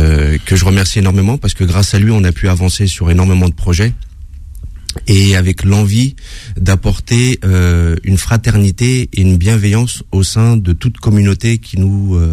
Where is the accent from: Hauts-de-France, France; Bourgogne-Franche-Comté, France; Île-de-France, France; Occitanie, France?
Île-de-France, France; Villeparisis; j'ai grandi dans une cité. J'ai grandi, ça fait plus de 40 ans que je suis... J'ai 42 ans, je suis né à Villeparisis, j'ai grandi à Villeparisis.